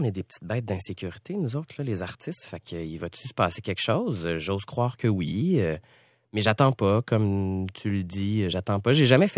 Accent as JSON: {"language": "French", "town": "Sorel", "region": "Quebec", "country": "Canada", "said": "moi je viens de Sorel. Et j'ai failli naître à cette île, mais finalement, la vie a fait que je suis né à Sorel."}